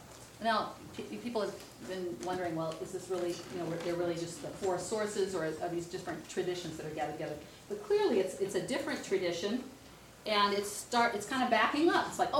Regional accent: Chicago, Illinois, United States; And I'm being from Chicago with the Willis Tower, the former Sears Tower.

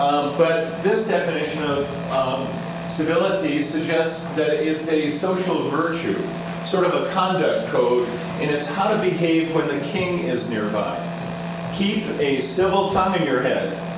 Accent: Massachusetts, United States; The Shays Rebellion was going on in where I grew up in Massachusetts.

